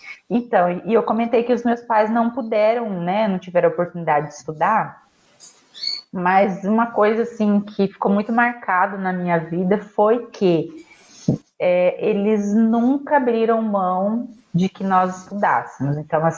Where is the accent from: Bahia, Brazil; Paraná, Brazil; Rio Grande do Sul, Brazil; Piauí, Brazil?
Paraná, Brazil; Campo Mourão; Eu sou da cidade de Campo Mourão, sou de uma família de comerciantes.